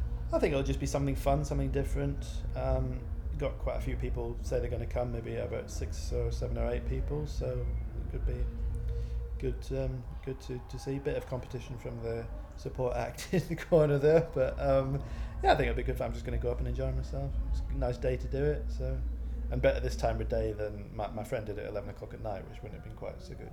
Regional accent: Edinburgh, Scotland, United Kingdom; also born or lived in Salford; now in London, United Kingdom; I'm from Scotland, from Edinburgh originally, although nobody believes me because I haven't got an accent. I went to school in Edinburgh. I went to university in the north of England in Salford, just next to Manchester. And I've been in London for about 15, 17 years.

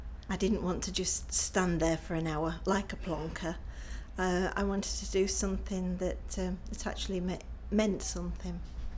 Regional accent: Sheffield, Yorkshire and the Humber, United Kingdom; I'm 52 years old and I'm from Sheffield.

